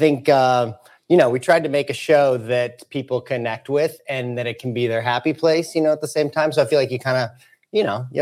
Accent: St. Louis, Missouri, United States; St. Louis. St. Louis.

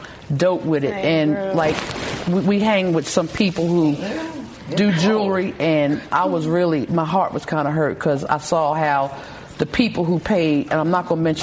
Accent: Philadelphia, Pennsylvania, United States; I'm an OG from West Philly.

